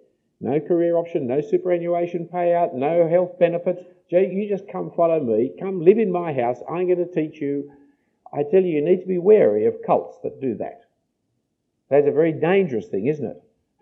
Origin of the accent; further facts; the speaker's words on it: Australia; But I guess as an Australian, if someone said that to me, I'd be saying, well, what do you know about me?